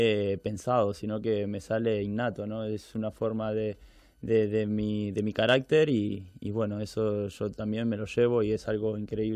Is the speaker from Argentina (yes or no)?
yes; Argentina; moved away as an adult; now in Spain; cuando me vengo de Argentina para el Atlético de Madrid a probar